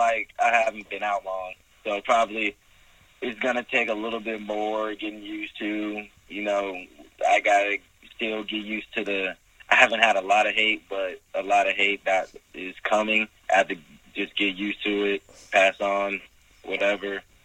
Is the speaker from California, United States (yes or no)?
yes; California, United States; now in Atlanta, United States; Well, I grew up in Cali, so I mean, I didn't always have things I have right now, but I moved to Atlanta a couple years ago